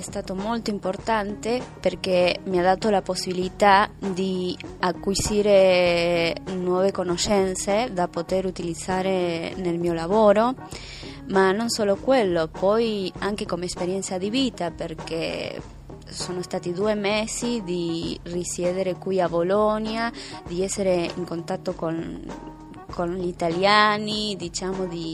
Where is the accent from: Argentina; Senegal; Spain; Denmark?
Argentina; Buenos Aires; ho 27 anni, vengo da Buenos Aires, Argentina